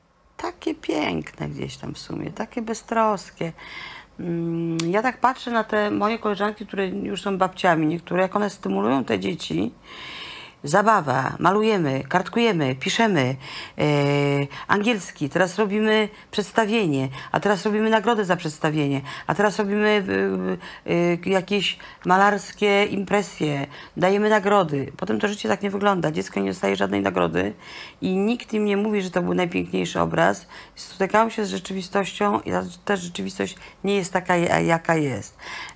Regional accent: Pomeranian Voivodeship, Poland; Ja jestem z Kaszub i to, że jestem z tych Kaszub, sprawiło, to mnie ukształtowało. Im jestem starsza, tym bardziej jestem kaszubska.

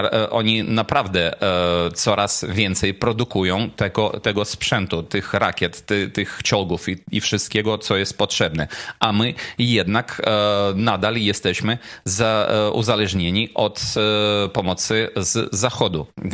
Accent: Ukraine; Nie, my jesteśmy w większości przekonani, że Ukraina wygra tą wojnę, ale my po prostu Ukraińcy odbierają teraz to bardziej realistycznie

